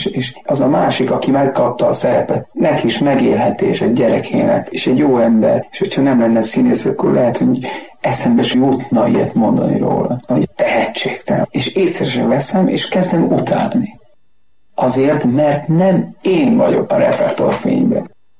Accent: Slovakia; Felvidéki kisfaluból származom, egy 1000 lakosú római katolikus falu. A mi plébánia templomunk az Bacsfa Szent Antal

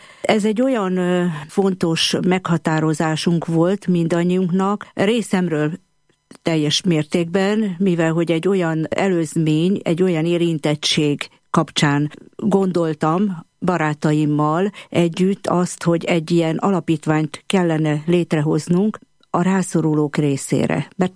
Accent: Budapest, Hungary; Kőbányán, Budapesten születtem, hát Kőbánya szívem csücske, úgyhogy én nagyon szeretek ott lenni, ott élni, és ott is dolgozok, amióta csak dolgozom. Nemige hagytam el Kőbányát soha. Keresztény családból származom, egy nagy családból, tulajdonképpen 7. gyerekként születtem meg

